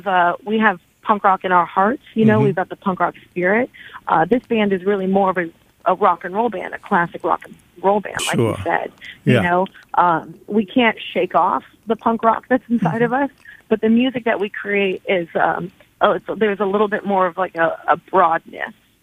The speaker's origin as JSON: {"language": "English", "town": "Long Beach", "region": "California", "country": "United States", "tie": "born or raised there", "moved": "as an adult", "lives_now": "Washington, United States", "said": "Yeah, I grew up in Long Beach, California, lived near downtown L.A. for, you know, the 10 years before I left California."}